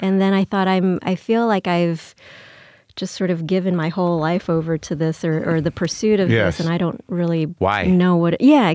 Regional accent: New Orleans, Louisiana, United States; Well, I grew up in Louisiana, mostly in New Orleans.

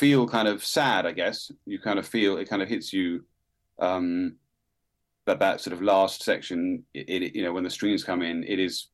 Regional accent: Bath, South West England, United Kingdom; So I grew up in Bath in the West Country.

